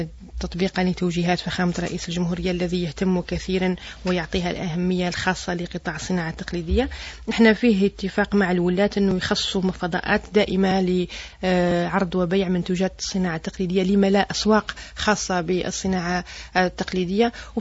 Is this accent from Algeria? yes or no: yes; Algeria; يأتيوا بهذه الأفكار ويطبقوها هنا عندنا في الجزائر